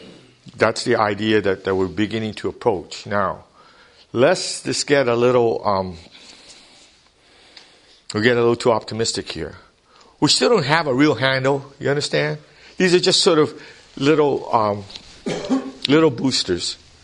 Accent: Hawaii, United States; Before I became a Christian, growing up in Hawaii, as a nominal Buddhist, I believed there was a God.

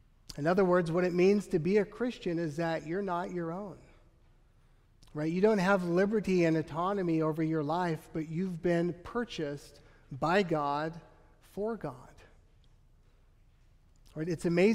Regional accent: United States; I cherish the fact that I'm an American citizen

